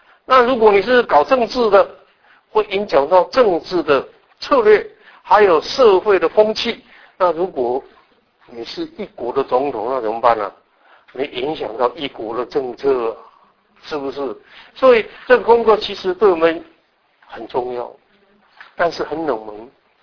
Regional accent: Taiwan; 我从台湾来，那为什么我选这个题目呢？

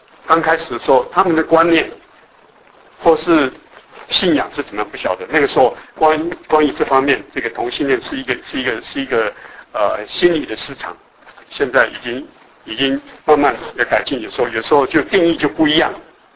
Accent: Taiwan; now in United States; 到我是说我们台湾的，我从台湾来的哈

